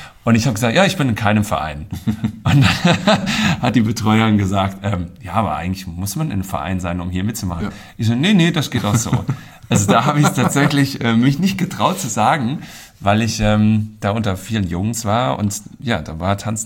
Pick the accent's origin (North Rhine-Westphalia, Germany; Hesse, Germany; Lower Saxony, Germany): Hesse, Germany; Künzell; Und früher im Künzell bin ich aufgewachsen